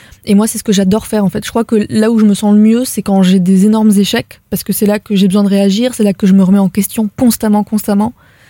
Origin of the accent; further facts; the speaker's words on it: Beirut, Beirut Governorate, Lebanon; Beyrouth.